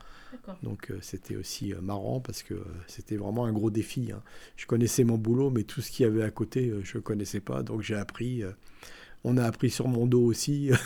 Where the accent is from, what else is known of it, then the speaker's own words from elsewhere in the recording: Aubervilliers, Île-de-France, France; Moi, d'accord. j'ai été élevé à Aubervilliers, en région parisienne, dans le 93. Oui. Après, j'ai habité dans le 93...